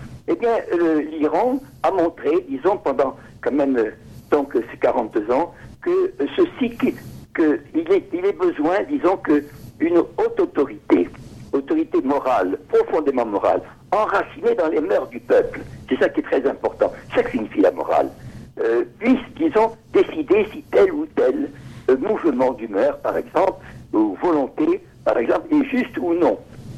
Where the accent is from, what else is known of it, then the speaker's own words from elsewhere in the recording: France; Il n'y a pas de séparation comme chez nous en France.